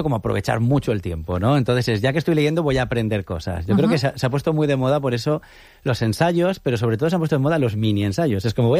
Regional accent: Sagunto, Valencian Community, Spain; Yo me acuerdo de mi infancia, y por un lado era mi infancia en Sagunto

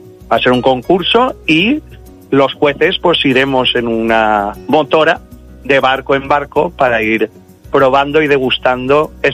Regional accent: Valencian Community, Spain; como buen valenciano y además como cualquier mediterráneo

